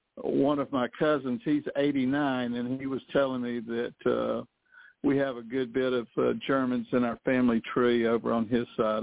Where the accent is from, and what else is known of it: Alabama, United States